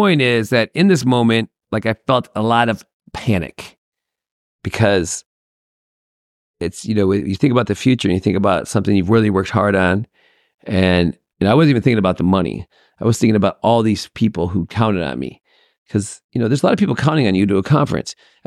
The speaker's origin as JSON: {"language": "English", "town": "Birmingham", "region": "Michigan", "country": "United States", "tie": "born or raised there", "said": "In the suburbs of Detroit, Michigan."}